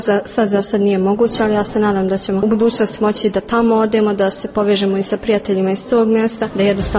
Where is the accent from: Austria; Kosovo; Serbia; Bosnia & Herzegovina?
Serbia; Ljubovija, Šumadija and Western Serbia; ja dolazim iz Ljubovije, pohađam školu u Srebrenici.